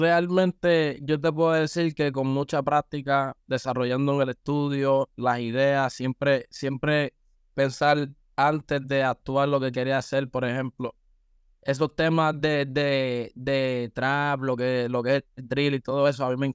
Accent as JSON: {"language": "Spanish", "town": "Carolina", "country": "Puerto Rico", "said": "Estoy acá en Carolina, Puerto Rico, visitando mi tierra."}